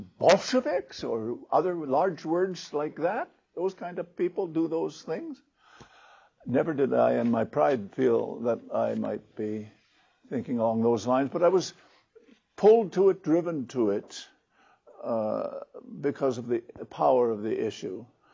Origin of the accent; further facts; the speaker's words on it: Canada; what is regarded in Canada, I think, as the number one jewel in the crown of being a Canadian. We prize this achievement.